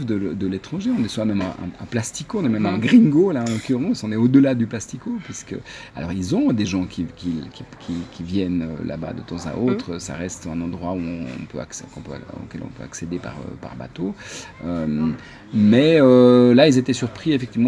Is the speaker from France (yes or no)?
no; Switzerland; C'était le fait de dire, on vient de Suisse